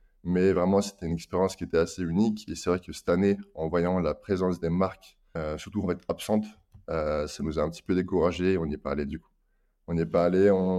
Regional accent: Auvergne-Rhône-Alpes, France; il faut savoir que je suis né à la frontière suisse, mais je suis né en France.

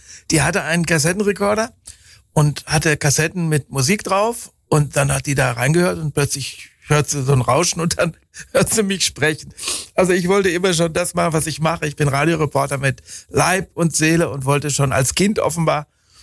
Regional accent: western Germany, Germany; das waren so die Reporter, die ich hörte in Westdeutschland, wo ich herkomme.

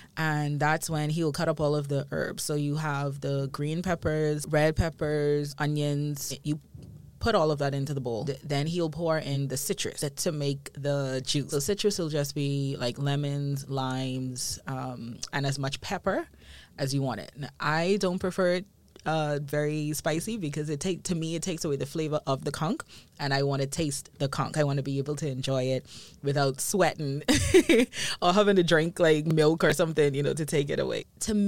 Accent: Nassau, New Providence, Bahamas; I am from the capital, Nassau, on the island of New Providence.

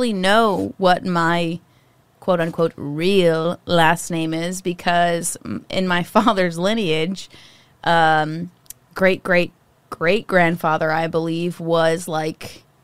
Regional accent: Massachusetts, United States; I didn't grow up upstate. I grew up in Massachusetts

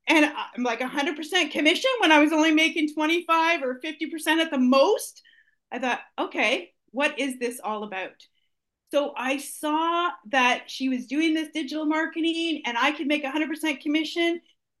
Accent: Ontario, Canada; So I am from Southern Ontario

